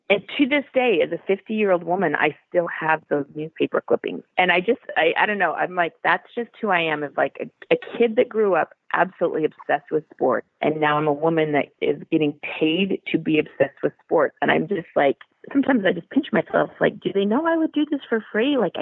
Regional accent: Utah, United States; So we were Mormons growing up in Utah, and this was in the era that BYU football was fantastic.

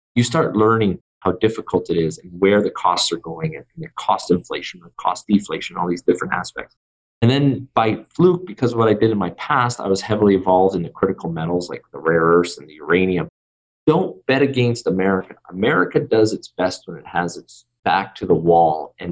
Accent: Canada; I'm Canadian

